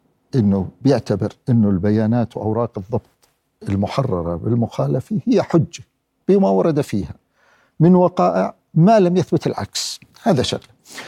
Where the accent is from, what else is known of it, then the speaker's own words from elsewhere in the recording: Jordan; هنالك يا سيدي اللي متبع عالميا وعندنا في الأردن هنالك عدة أساليب لضبط المخالفات